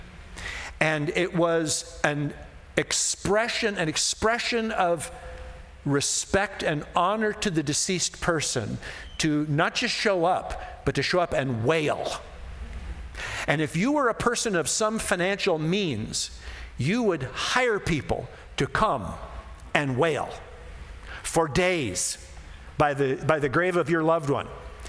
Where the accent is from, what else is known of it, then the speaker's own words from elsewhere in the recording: Midwest, United States; As I said, Sue and I were raised in the Midwest.